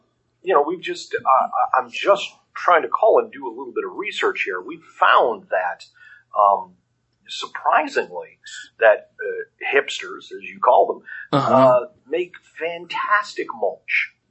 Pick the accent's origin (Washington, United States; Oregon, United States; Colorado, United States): Colorado, United States; Dayton; I'm from Dayton, Colorado.